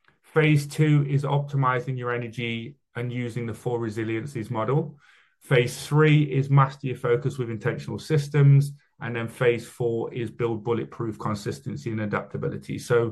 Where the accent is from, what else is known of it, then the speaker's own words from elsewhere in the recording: United Kingdom; Being British as well, a lot of you guys are probably thinking, what's this guy saying?